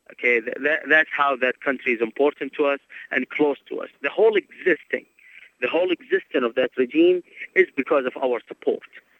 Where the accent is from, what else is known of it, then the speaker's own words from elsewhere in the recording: Bahrain; I'm originally from Bahrain.